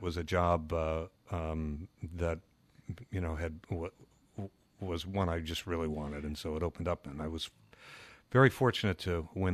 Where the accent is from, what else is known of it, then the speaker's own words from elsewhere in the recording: Connecticut, United States; also born or lived in Michigan; Well, yes, and after Connecticut, we moved to Michigan.